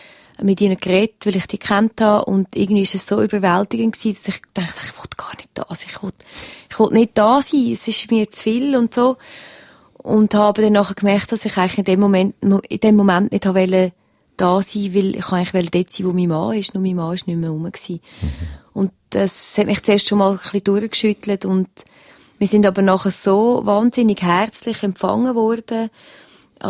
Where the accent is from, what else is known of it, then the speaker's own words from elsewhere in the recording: Weggis, Lucerne, Switzerland; ich bin zurückgezogen auf Weggis, wo ich aufgewachsen bin, ein kleines Dorf bei Luzern. Und da kennt man einfach alle